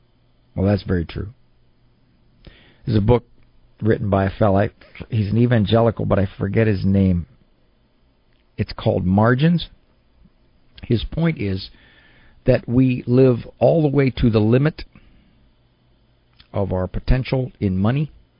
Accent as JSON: {"language": "English", "region": "Ohio", "country": "United States", "tie": "born or raised there", "said": "There's a parish in my hometown called St. Joseph's. Spectacularly beautiful parish. Big, big parish. At one time in the 60s, it was the largest elementary school in Stark County, Ohio."}